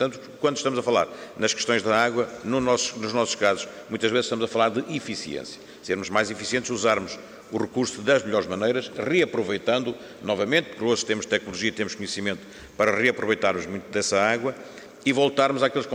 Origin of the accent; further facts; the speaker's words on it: Vila Real, Portugal; o município de onde eu venho de Vila Real, Trás-os-Montes